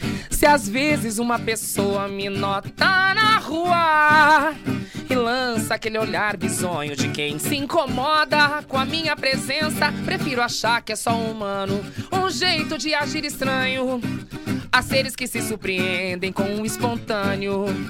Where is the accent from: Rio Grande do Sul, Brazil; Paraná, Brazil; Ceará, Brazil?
Rio Grande do Sul, Brazil; born there; Eu falo, é geograficamente impossível eu virar carioca. Eu nasci no Rio Grande do Sul.